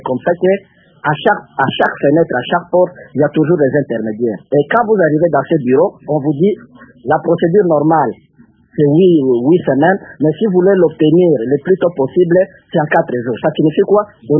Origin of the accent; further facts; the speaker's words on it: DR Congo; on m'exige de prouver que je suis congolais